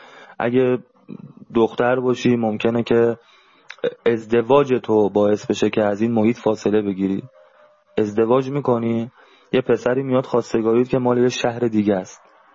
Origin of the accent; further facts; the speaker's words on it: North, Iran; من خودم شمالیم